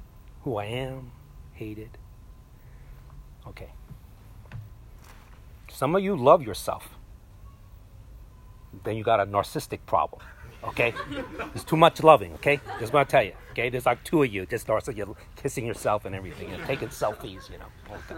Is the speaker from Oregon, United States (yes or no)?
no; New York City, New York, United States; I grew up in New York City, and I lived in Chinatown, which is basically a ghetto, for 7 years of my life. And then my parents moved to a place called Corona, which is a ghetto.